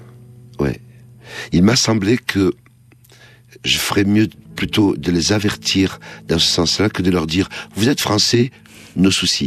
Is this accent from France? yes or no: no; New York City, New York, United States; Moi, je viens de du Bronx.